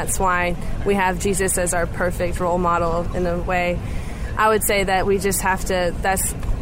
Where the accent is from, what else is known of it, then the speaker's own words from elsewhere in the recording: Greenville, South Carolina, United States; Greenville, South Carolina.